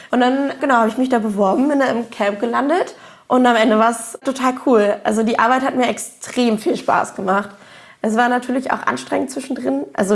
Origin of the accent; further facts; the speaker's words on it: Berlin, Germany; ich komme aus Berlin, meine Eltern haben genug Geld, um mir vieles zu ermöglichen.